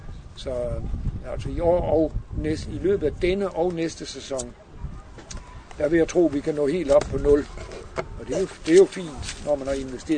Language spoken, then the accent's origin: Danish; Aarhus, Central Denmark Region, Denmark; now in Samsø, Denmark; Og det startede med, at jeg er gammel Aarhus-dreng. Og voksede op på fiskerihavnen og fik min første båd som 14-årig.